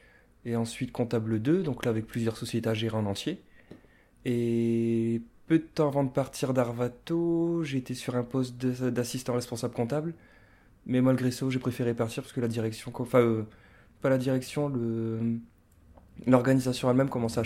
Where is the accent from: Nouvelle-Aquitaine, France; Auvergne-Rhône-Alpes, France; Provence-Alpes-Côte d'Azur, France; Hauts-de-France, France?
Hauts-de-France, France; Hersin-Coupigny; j'ai 30 ans, je suis natif d'Hers-Saint-Coupigny et je suis comptable, ici sur Liévin à Ford.